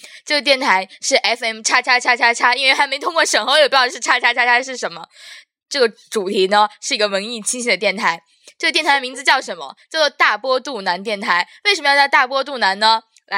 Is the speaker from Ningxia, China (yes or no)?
yes; Ningxia, China; 我才是从小地方来的，我是从宁夏来的。